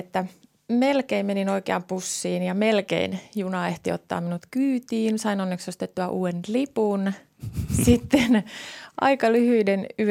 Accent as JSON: {"language": "Finnish", "town": "Tornio", "region": "Lapland", "country": "Finland", "moved": "yes", "lives_now": "Helsinki, Finland", "said": "minä olen Torniosta kotoisin. 9 vuotta sitten muutin Helsinkiin töiden perässä."}